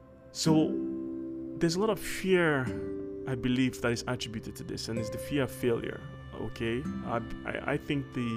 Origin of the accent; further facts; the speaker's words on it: Nigeria; now in United States; for me personally, I came from Nigeria